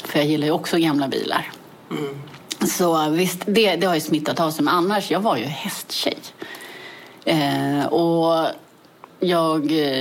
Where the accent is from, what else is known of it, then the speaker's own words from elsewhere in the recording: Täby, Stockholm County, Sweden; Jag är född i Täby och växte upp i Täby.